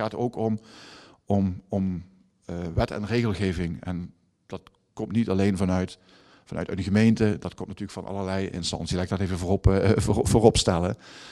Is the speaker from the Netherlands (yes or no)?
yes; Sint-Geertruid, Limburg, Netherlands; ik kom zelf uit Sint-Geertruid, IJs de Margraten.